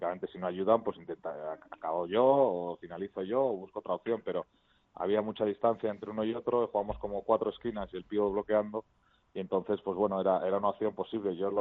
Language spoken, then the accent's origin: Spanish; Bilbao, Basque Country, Spain; sobre todo primo el poder jugar en el equipo de mi casa, de mi tierra